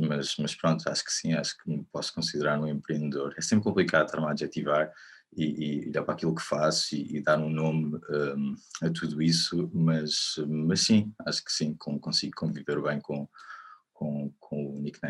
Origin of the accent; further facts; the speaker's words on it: Figueira da Foz, Centre, Portugal; nasci na Figueira da Foz, cresci na Figueira da Foz. E sou um filho da terra, digamos, que andou também um tempo por fora e decidiu voltar.